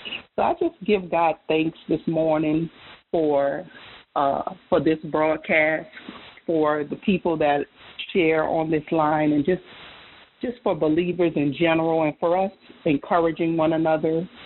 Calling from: Bronx, New York, United States; I'm calling from the Bronx.

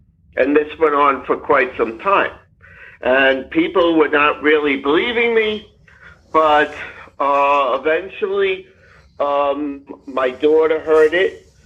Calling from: New York City, New York, United States; I'm calling from New York City.

